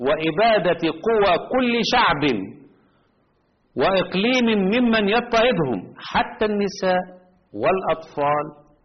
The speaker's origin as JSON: {"language": "Arabic", "country": "Egypt", "said": "وخصوصا عندنا في مصر"}